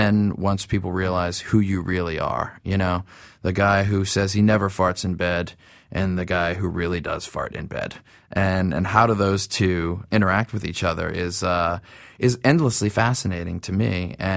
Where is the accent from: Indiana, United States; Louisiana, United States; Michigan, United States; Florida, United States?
Louisiana, United States; New Orleans; I personally grew up when I was like 15 because I grew up in New Orleans and it's a very accelerated path there.